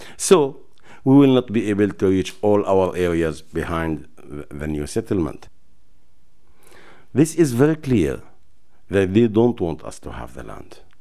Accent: Jayous, West Bank, Palestine; English is a second language; I came from Jayous. It's a small village situated in the east north of Kalkili. My village is in the close area of the Green Line.

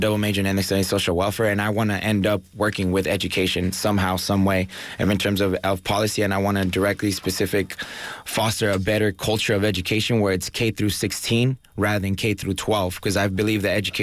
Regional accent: Mexico; now in United States; I'm an immigrant student. I was born in the U.S., but I grew up in Mexico, and then we came back for the education.

